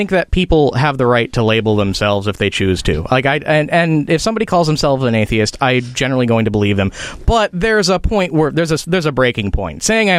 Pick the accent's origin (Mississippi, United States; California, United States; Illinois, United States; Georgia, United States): Illinois, United States; Chicago; accent: Chicago; That diluting, that's my Chicago accent coming in.